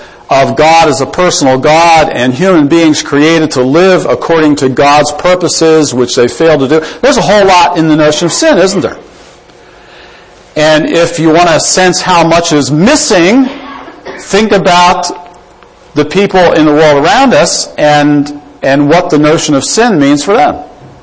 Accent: United States; When I grew up in America, we still regarded ourselves basically as a Protestant nation.

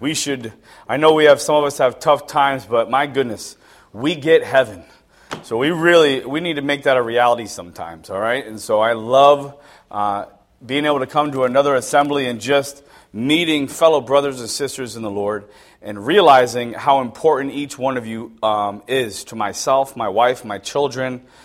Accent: North Branford, Connecticut, United States; we're from Brantford, North Brantford, Connecticut. We go to Brantford Bible Chapel.

